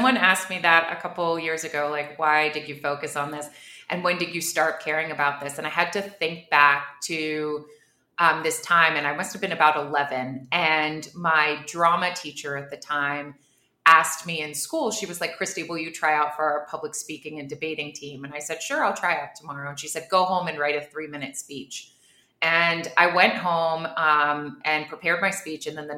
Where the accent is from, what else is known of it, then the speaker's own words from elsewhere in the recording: Bermuda; also born or lived in United States / United Kingdom; So I was born and raised in Bermuda, and then I did my schooling here. Then I left when I was 17 to go to Brown. Did my undergrad there, did grad school in the UK, lived in the US for a while, Philly, Boston, traveled all over, moved home right before the pandemic.